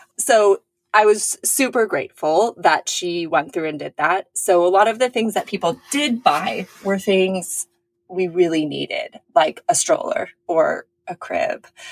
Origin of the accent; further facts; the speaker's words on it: California, United States; I grew up in California and was sort of always set onto a career path of have the job that gives you health benefits